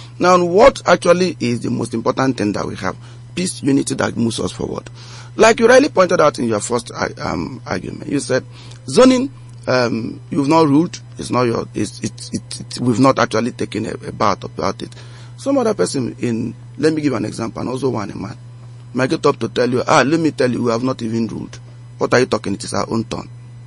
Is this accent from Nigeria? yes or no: yes; Enugu State, Nigeria; Meanwhile, I'm from Ogbo area.